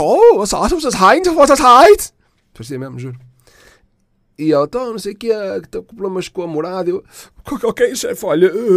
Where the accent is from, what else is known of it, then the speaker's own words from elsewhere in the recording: Portugal; Não. Sou tuga mesmo.